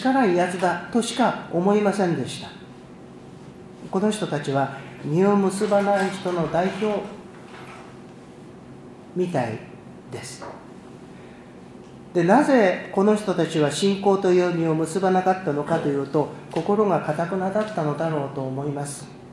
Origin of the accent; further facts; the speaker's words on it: Nagano, Japan; 私の田舎の長野県では巨人の試合しか中継しなかったんで